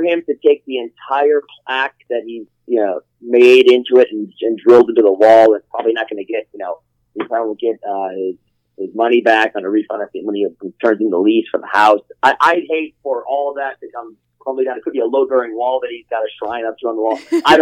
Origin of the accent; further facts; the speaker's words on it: Cleveland, Ohio, United States; And then I grew up in Cleveland, and we used to go to the Cleveland All-Pro Wrestling shows